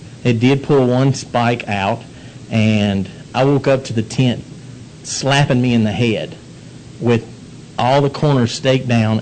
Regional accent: Mississippi, United States; It's like, reminded me of Hurricane Katrina. I'm from Mississippi, so I lived through that.

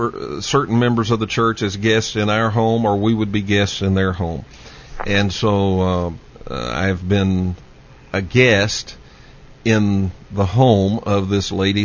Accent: Dallas, Texas, United States; I grew up in Dallas and grew up in the Oak Cliff section of Dallas where Oswald was living and where he was captured.

